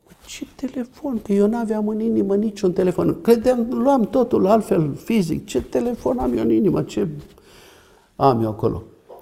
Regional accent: Transylvania, Romania; crescând în Ardeal, știam să jur ungurește, știu și țigănește, știu.

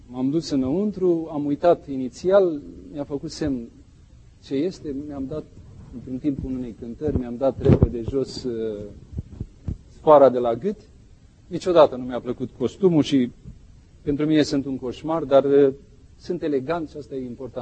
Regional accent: Romania; now in United States; anii aceștia, de când stau în America, mi-am dat seama că lupta cea mai mare pe care o vom da noi ca români aici nu este pentru noi și pentru tineretul nostru să-i pierdem la atei.

